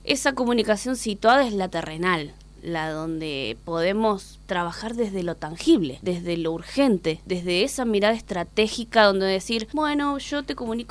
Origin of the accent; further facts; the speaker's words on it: Justo Daract, San Luis, Argentina; Yo soy de Justo Arac, vivía ahí. Y bueno, también fue como un gran desafío porque la ciudad no había tenido universidades.